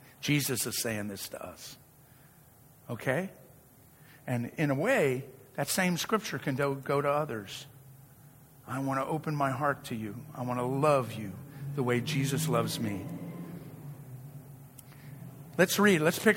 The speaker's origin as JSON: {"language": "English", "region": "Virginia", "country": "United States", "tie": "born or raised there", "said": "I grew up in Virginia. Guess what? I grew up right outside of D.C. in Virginia, and it was a very racist area of the country."}